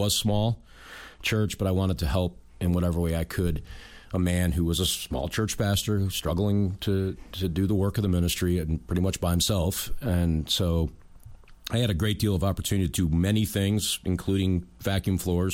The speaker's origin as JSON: {"language": "English", "region": "New York", "country": "United States", "tie": "born or raised there", "moved": "yes", "said": "Growing up in Western New York, why a Southern Seminary? Well, it, in God's providence, we moved to Virginia in 1998."}